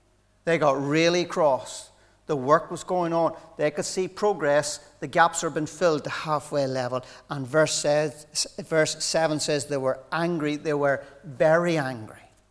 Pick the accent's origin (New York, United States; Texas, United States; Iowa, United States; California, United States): Texas, United States; Katy; It was okay to be a Christian in Australia. Nobody knew me, and that was okay. But when I was a Christian at home in Katy, there was a cost, there was a price to pay.